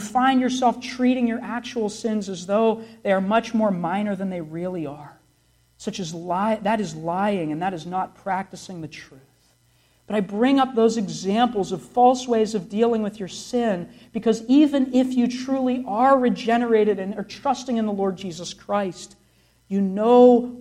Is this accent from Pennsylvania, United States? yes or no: yes; Pittsburgh, Pennsylvania, United States; Now, I'm from Pittsburgh. I do need to learn English better.